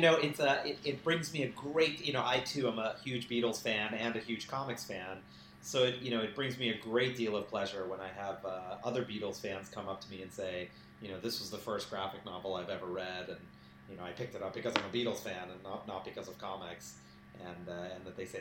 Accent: New York, United States; born there; My family's originally from India. My parents were actually born in Guyana, South America, but I was born here in New York.

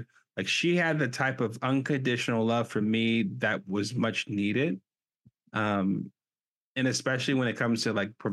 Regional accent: Memphis, Tennessee, United States; when I was growing up in Memphis at that time

